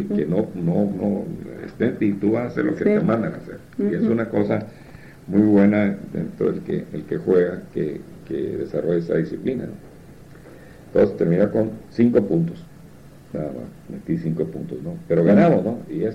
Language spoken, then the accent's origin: Spanish; Mexicali, Baja California, Mexico; also born or lived in Calexico; Yo venía de Calexico y una vez dieron Calexico y le dije, oye, yo soy de Calexico, sí, salí de la high school de Calexico, pero yo no soy de Calexico, soy de Mexicali